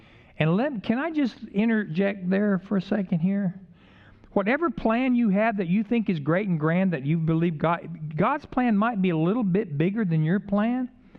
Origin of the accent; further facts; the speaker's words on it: California, United States; again, I'm from California where it's only one syllable.